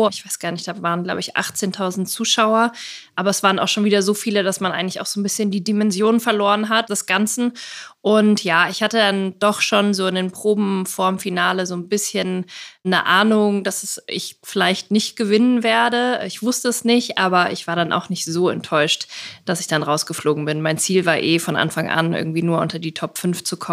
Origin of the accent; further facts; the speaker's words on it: Gauting, Bavaria, Germany; Ich komme aus Gauting. Das ist so 1/2 Stunde von der Münchner Innenstadt entfernt. Also so Vorort, aber doch etwas ländlich, ja.